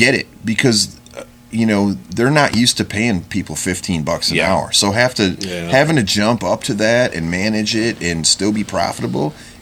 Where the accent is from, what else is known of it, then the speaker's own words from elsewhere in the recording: Holland, Michigan, United States; also born or lived in Kalamazoo; now in Goshen, United States; I was born in the UP, but I grew up in the Holland area, and then I lived in Kalamazoo for about 6 years while I went to Western and worked there for a while.